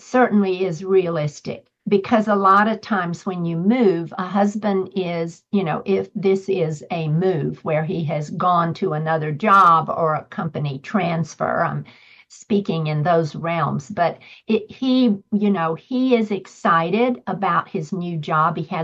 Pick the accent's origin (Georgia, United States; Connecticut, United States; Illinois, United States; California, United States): Georgia, United States; Atlanta; And I'm going from Atlanta, Georgia, green grass and magnolias to the desert and rocks. I went from grits to guacamole. And I didn't even know how to pronounce guacamole. I mean, I am so dripping Southern.